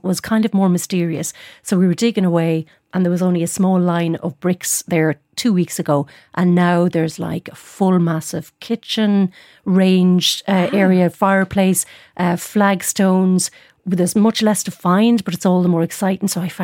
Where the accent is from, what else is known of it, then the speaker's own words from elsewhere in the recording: Munster, Ireland; But like in the countryside where I grew up in Tipperary, very close to an area in County Limerick called Lochgar.